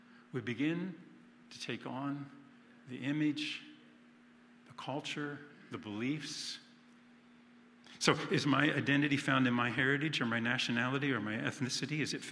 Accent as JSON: {"language": "English", "region": "Pennsylvania", "country": "United States", "tie": "born or raised there", "said": "I grew up in Lancaster County, very religious county."}